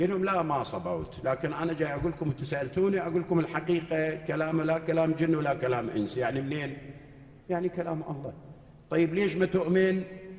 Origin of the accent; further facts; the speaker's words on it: Nasiriyah, Dhi Qar, Iraq; أنا مو جاي من برا حتى يضيع علي الحكي وما أعرفه. أنا بتصوري ابن الناصرية،